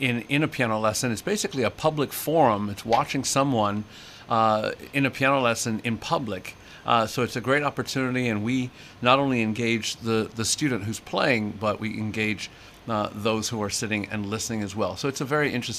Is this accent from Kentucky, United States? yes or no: no; New York City, New York, United States; born there; not far from where I was born in Brooklyn